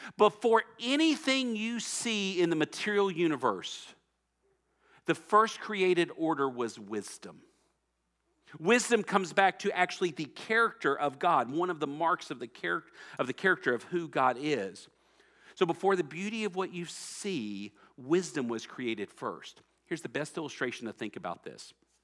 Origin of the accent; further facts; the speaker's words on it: Texas, United States; I'm from Texas. This is barbecue that they're describing right here.